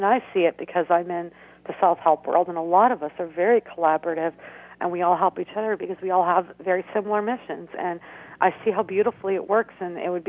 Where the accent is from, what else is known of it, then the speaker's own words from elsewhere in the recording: Canada; And I burst out laughing because I'm Canadian.